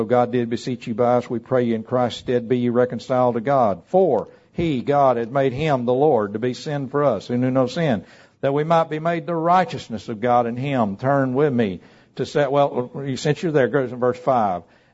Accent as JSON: {"language": "English", "region": "Alabama", "country": "United States", "said": "You can tell we're from Alabama."}